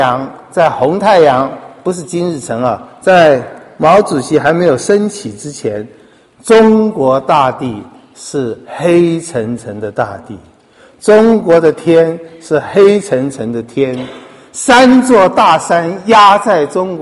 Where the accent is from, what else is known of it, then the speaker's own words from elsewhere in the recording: Taiwan; 不过我们小的时候在台湾的漠视论就是有一天我们会反攻大陆